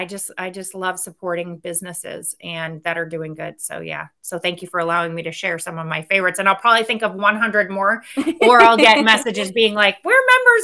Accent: Natick, Massachusetts, United States; my hometown of Natick

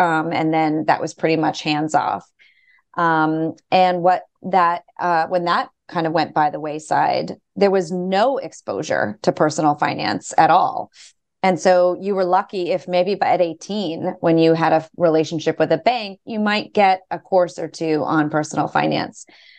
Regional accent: Boston, Massachusetts, United States; I am a Boston born and bred resident. I grew up actually in the South End.

